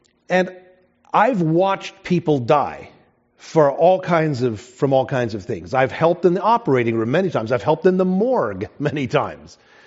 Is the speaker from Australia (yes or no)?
no; South Africa; When I was growing up in South Africa, they used to tell us